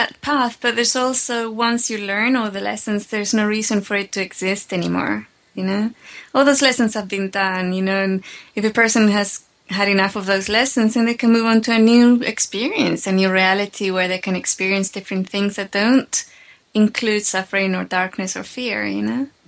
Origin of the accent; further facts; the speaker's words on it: Nottingham, East Midlands, United Kingdom; I grew up in Nottingham, which is a city in England.